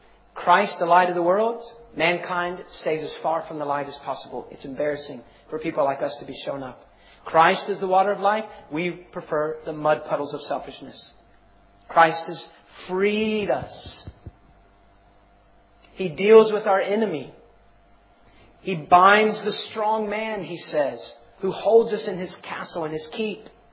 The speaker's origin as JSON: {"language": "English", "country": "United States", "said": "Well, as an American, here's how I think of it. I live in North Mississippi."}